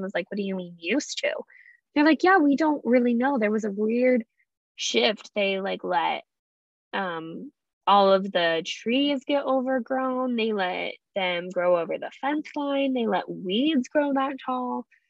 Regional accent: Colorado, United States; also born or lived in Texas; now in Arizona, United States; I'm from Colorado and you definitely can't find that there.

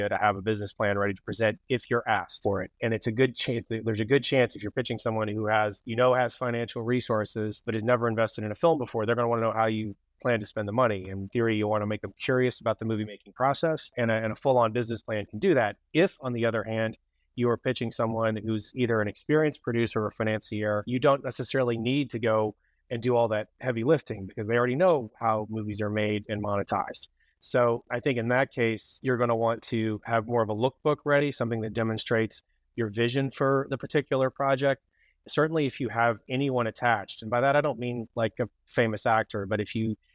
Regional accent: Kentucky, United States; like, hey, I'm from Kentucky, and for, you know, sort of since I was an adult, bourbon has been a part of my life

